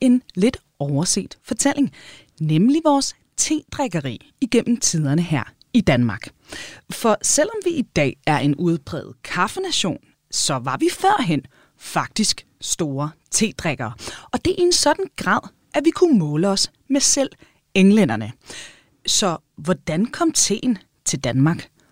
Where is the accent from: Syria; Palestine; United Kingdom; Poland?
United Kingdom; England; Og jeg er opvokset i England, så jeg drikker sådan noget mørkt te.